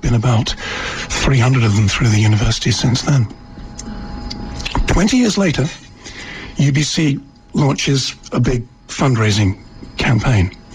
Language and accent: English; England, United Kingdom; now in Canada; I'm from England